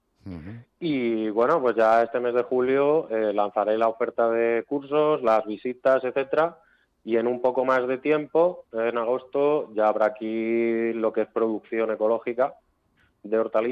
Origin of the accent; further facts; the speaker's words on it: Valdemoro, Community of Madrid, Spain; Yo soy madrileño, he vivido la mayor parte de mi vida en Valdemoro, al sureste de Madrid.